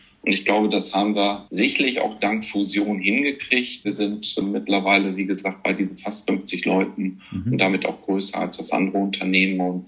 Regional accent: Münster, North Rhine-Westphalia, Germany; ich bin Münsteraner, da arbeite ich jetzt auch, habe in Münster Mathematik und BWL studiert

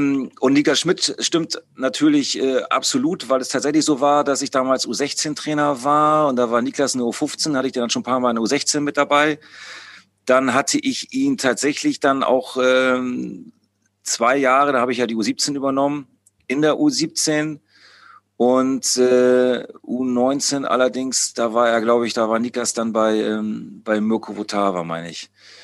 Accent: Bremen, Germany; über meine Bremer Heimat

